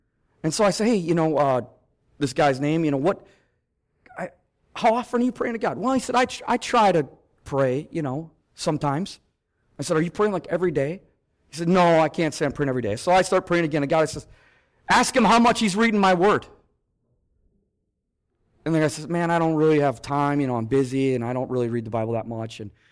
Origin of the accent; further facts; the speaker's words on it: Midwest, United States; I'm from the Midwest, and you guys might think I sound funny